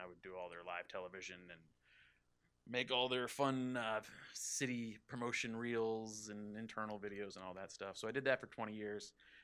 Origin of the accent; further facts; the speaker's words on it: Massachusetts, United States; But I grew up in Massachusetts, and my dad volunteered for the local TV station.